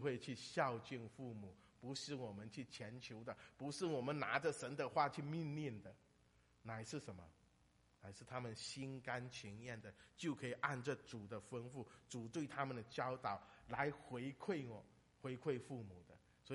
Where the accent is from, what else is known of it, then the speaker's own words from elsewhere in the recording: Fujian, China; 我们福建人整天对自己的孩子整天说，哎呀怎么这么笨啊